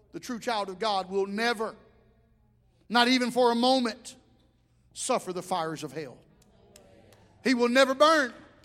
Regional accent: Alabama, United States; Hey, I'm from South Alabama.

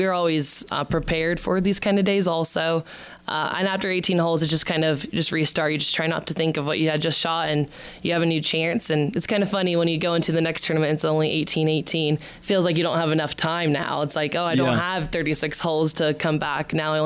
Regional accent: Arizona, United States; I've had the opportunity to be able to go to Arizona the week before Arizona back in my hometown and be able to practice outside for a bit.

